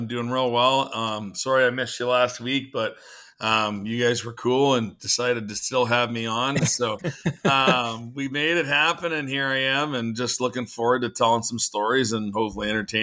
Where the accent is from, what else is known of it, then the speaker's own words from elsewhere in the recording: Moose Jaw, Saskatchewan, Canada; I'm from Moose Jaw, Saskatchewan